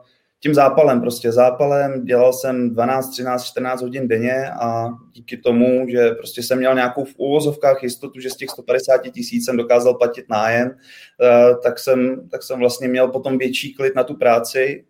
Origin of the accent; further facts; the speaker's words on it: Prague, Czechia; Já jsem vlastně Pražák, bydlím celý život tady na Praze 8 a v Ďáblicích